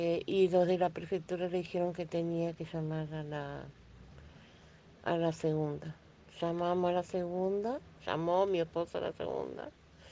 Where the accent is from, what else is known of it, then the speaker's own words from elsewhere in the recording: Salto, Uruguay; Yo estoy en Salto porque yo soy de Salto.